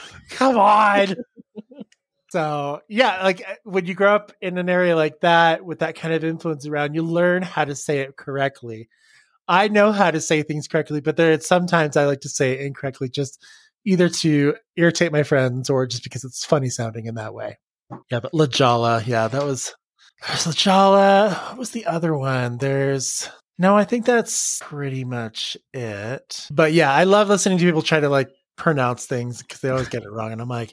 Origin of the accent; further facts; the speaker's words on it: San Diego, California, United States; I mean, I grew up in San Diego, California, most of my life. So there's a lot of, you know, Hispanic and Mexican influence there.